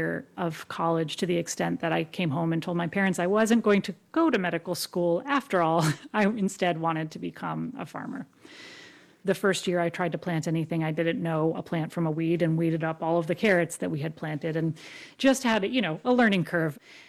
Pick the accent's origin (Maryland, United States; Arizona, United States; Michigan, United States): Maryland, United States; I grew up in Southern Maryland and watched my dad work so hard outside at his small business